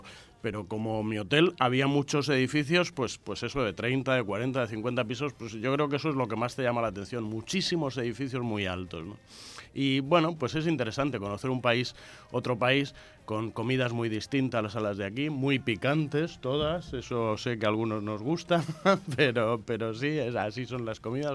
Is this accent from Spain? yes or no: yes; Spain; No solo somos españoles, somos también europeos, ¿no?